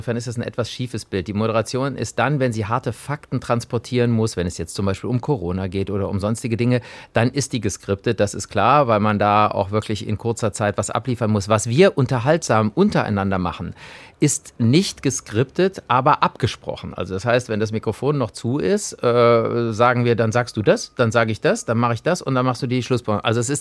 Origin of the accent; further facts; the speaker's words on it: Cologne, North Rhine-Westphalia, Germany; das ist für mich als Kölner ja uninteressant